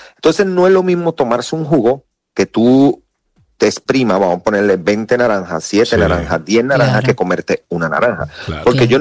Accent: Dominican Republic; O sea, nosotros somos dominicanos

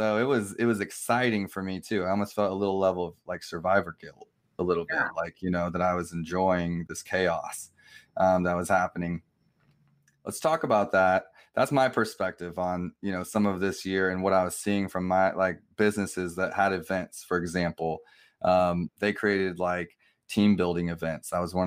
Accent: Midwest, United States; I'm from the Midwest, you know, like that stuff is cool.

